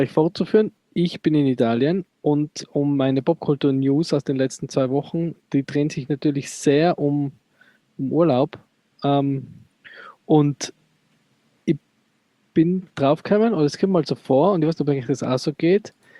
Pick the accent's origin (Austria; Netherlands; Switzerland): Austria; Tyrol; Als Tiroler, quanta costa?